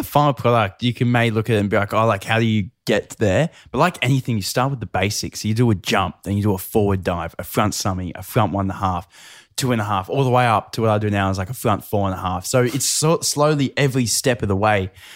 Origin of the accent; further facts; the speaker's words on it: Newcastle, North East England, United Kingdom; So I grew up in Newcastle